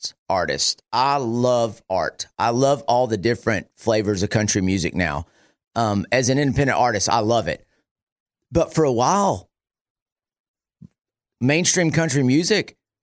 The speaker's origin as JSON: {"language": "English", "town": "Amarillo", "region": "Texas", "country": "United States", "tie": "born or raised there", "lives_now": "Abilene, United States", "said": "I grew up in Amarillo. I live in Abilene."}